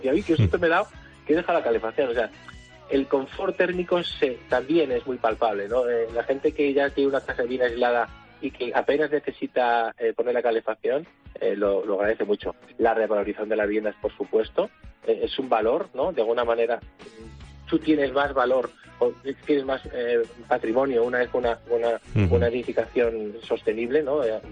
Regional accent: Guadalajara, Castilla-La Mancha, Spain; Lo primero, somos de Guadalajara, que eso me gusta mucho decirlo, ¿no?

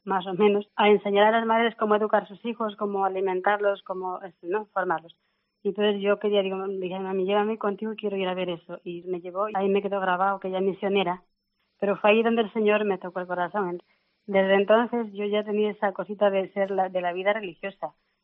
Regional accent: Peru; Yo soy del Perú, de una familia muy cristiana, mis padres pues nos han educado en la fe y toda la familia.

